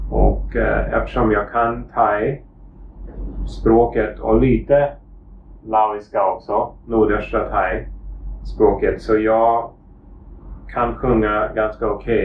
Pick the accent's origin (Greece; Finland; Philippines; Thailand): Thailand; also born or lived in Sweden; Så jag kommer från Sverige, men jag flyttade till Thailand när jag var jätteliten faktiskt. Min familj flyttade till Thailand i 81. Jag var bara 9 år gammal då. Så jag var uppvuxen i Thailand faktiskt.